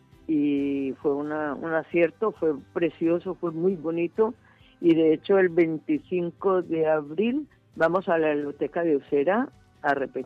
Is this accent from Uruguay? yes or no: no; Colombia; born there; Yo nací en Colombia, padres catalanes